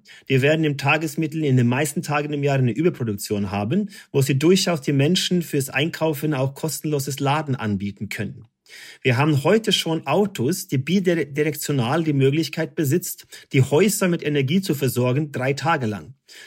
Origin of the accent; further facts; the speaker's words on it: Germany; Da teile ich mir als Deutsche nach 25 Jahren dazu und sage, was ist das Wichtigste